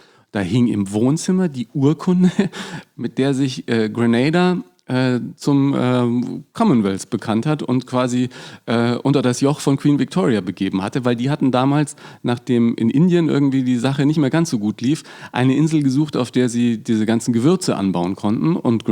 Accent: Bavaria, Germany; für mich als Franke

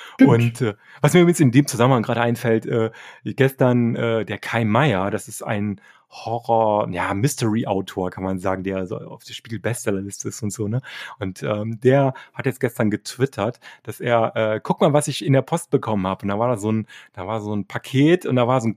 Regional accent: North Rhine-Westphalia, Germany; ich bin ja aus der Kölner Ecke

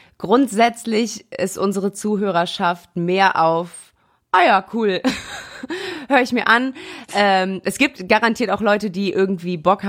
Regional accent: North Rhine-Westphalia, Germany; wir kommen ja beide aus NRW, wir sind quasi auch Nuppen im Westen

